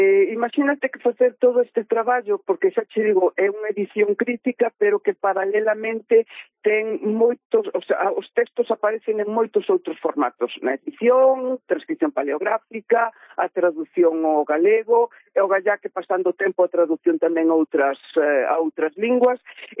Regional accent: Galicia, Spain; eu creo que como galegos non somos conscientes do valor das cantigas

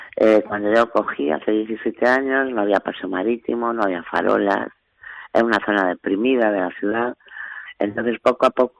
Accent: Madrid, Community of Madrid, Spain; moved away as an adult; now in A Coruña, Spain; Bueno, sí, llevo a Coruña a finales del 82... soy de Madrid, ya llevo aquí muchísimos años

